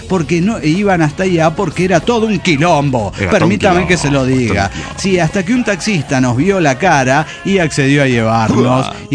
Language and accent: Spanish; Coronel Suárez, Buenos Aires Province, Argentina; Como tres veces mi pueblo. Era toda la población de Coronel Suárez.